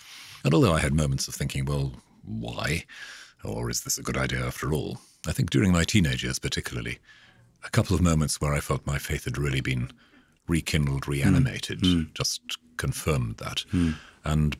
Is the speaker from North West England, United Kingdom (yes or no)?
no; Wales, United Kingdom; Growing up in Wales meant, in those days, in the 50s, growing up in a very distinctive nonconformist Protestant environment.